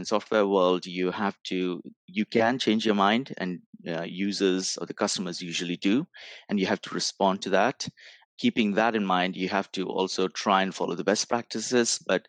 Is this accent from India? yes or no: yes; India; I grew up in India